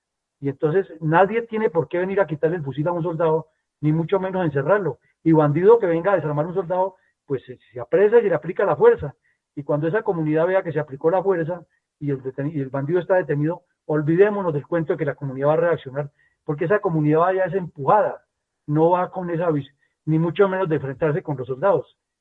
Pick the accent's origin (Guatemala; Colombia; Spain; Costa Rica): Colombia; Somos los colombianos los que salimos a las calles